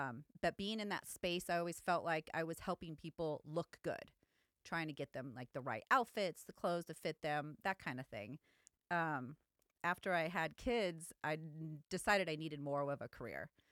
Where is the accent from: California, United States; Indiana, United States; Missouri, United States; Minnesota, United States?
California, United States; Long Beach; I actually grew up in Long Beac